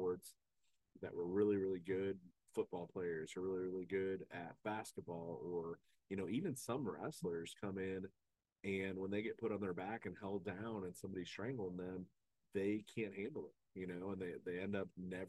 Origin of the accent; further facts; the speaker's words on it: Avon, Ohio, United States; So I'm originally from Avon, Ohio, and they grew up in Westlake, Ohio, which is they actually touch different counties, but the towns actually touch each other.